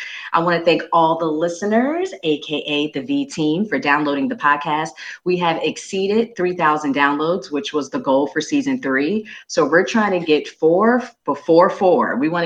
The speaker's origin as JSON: {"language": "English", "region": "New York", "country": "United States", "tie": "born or raised there", "lives_now": "South Carolina, United States", "said": "my cousin that I grew up with originally in New York, and then I migrated to South Carolina."}